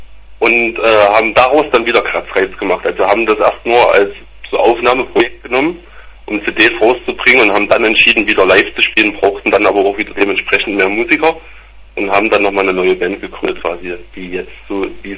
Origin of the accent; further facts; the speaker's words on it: Altenburg, Thuringia, Germany; Wir sind aus Thüringen, Altenburg, beziehungsweise aus dem Altenburger Land, so ein bisschen verteilt.